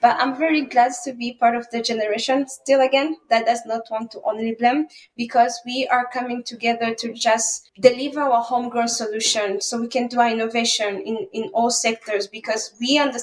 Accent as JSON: {"language": "English", "country": "Rwanda", "tie": "born or raised there", "said": "So I grew up in Rwanda. That's where I'm still based."}